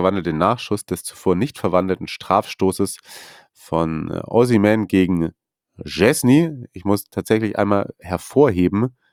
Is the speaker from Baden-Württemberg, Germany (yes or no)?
yes; Baden-Württemberg, Germany; dreierles S, wie man bei uns in Schwabe früher gesagt hat, dreierles S.